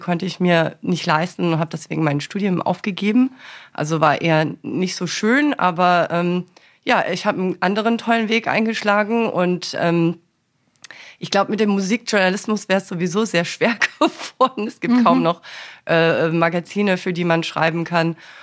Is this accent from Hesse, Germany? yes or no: yes; Frankfurt, Hesse, Germany; deutscherseits bin ich ja aus Frankfurt am Main, also aus der Nähe von Frankfurt am Main.